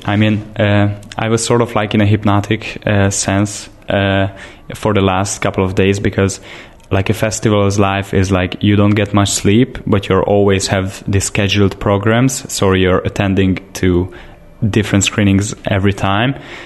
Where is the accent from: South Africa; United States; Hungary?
Hungary; Szolnok, Jász-Nagykun-Szolnok; English is a second language; So in my hometown, it's called Szolnok.